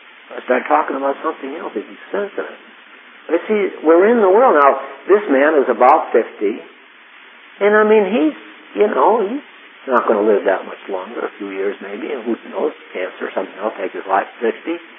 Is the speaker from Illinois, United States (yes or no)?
no; West Haven, Connecticut, United States; I told her I was raised in West Haven. Yale's in New Haven.